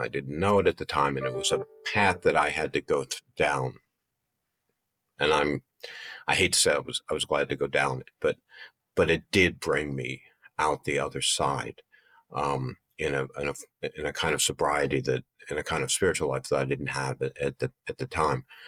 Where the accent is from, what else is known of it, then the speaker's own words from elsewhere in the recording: Michigan, United States; an apple orchard that was adjacent to the subdivision I grew up in outside of Detroit.